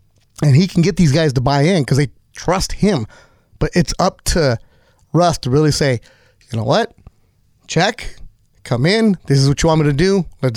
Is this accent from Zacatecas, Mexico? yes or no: yes; Zacatecas, Mexico; Like Pedro Aguayo, who's from my hometown in Zacatecas